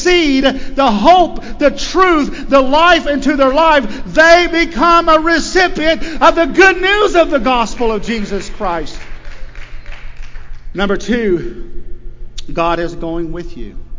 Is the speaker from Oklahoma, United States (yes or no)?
yes; Okarchee, Oklahoma, United States; because the stereotype of Native American Indian growing up in Okarchee, Oklahoma, was all the Indians they're good for nothing